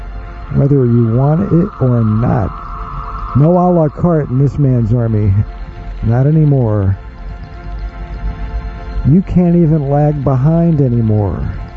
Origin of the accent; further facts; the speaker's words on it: United States; Myself, too. I'm an American. I chose this.